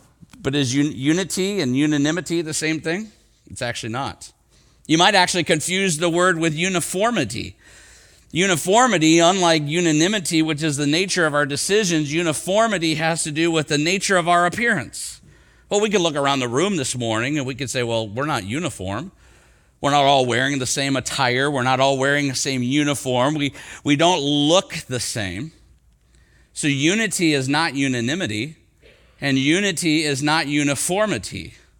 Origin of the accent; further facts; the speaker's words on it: Rockford, Illinois, United States; I grew up in Rockford, Illinois. It's outside of Chicago.